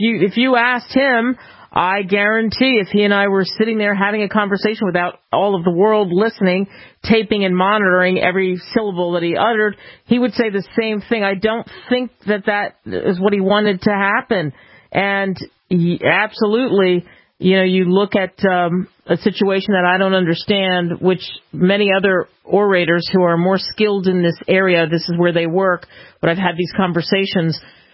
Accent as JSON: {"language": "English", "region": "New Jersey", "country": "United States", "tie": "born or raised there", "said": "I have a friend, one of my best friends growing up in New Jersey, she moved to Israel"}